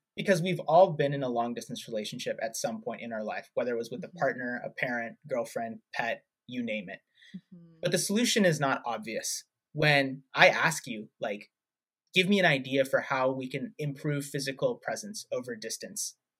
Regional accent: Kansas, United States; And I grew up in Kansas, in the middle of the Midwest

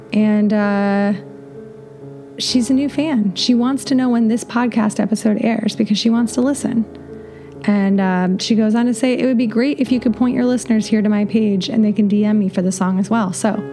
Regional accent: Ohio, United States; I'm from Ohio, where we have hard A's.

